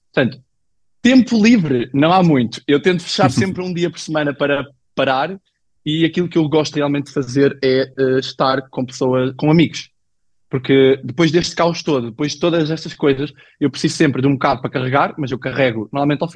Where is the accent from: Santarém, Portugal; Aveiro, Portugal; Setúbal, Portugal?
Aveiro, Portugal; Oliveira de Azeméis; ali entre Aveiro e Porto. Pronto, eu venho de um meio, Vila do Cocuzães é um meio assim mais pequenino, mais conservador, portanto cresci um bocadinho naquilo